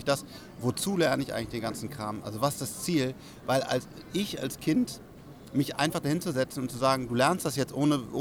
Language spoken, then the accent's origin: German; Bonn, North Rhine-Westphalia, Germany; dass eine neue Schule aufgemacht wurde in Bonn, meinem Heimatdorf sozusagen.